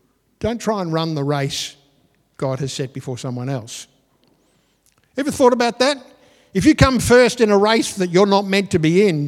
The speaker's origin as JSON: {"language": "English", "country": "Australia", "said": "Though we are many, we are Australian"}